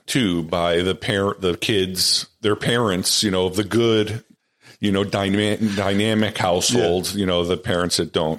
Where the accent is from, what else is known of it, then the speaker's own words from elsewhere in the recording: Pleasantville, New York, United States; I grew up in Pleasantville, New York.